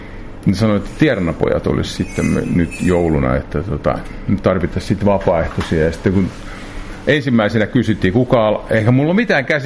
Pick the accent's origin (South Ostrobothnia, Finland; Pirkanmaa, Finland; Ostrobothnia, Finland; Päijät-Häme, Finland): Pirkanmaa, Finland; Pirkkala; also born or lived in Tampere; now in Kangasala, Finland; muutettiin ja meni lukioon sitten Pirkkalaan. Ja Pirkkala on oikeasti, vaikka mä oon tamperelainen syntyjä, niin Pirkkala oikeasti on jotenkin mun edelleen kotikunta. Vaikka me on asuttu täällä Kangasalla, joka on hieno kaupunki, totta kai ei siinä mitään, niin 17 vuotta asuttu täällä.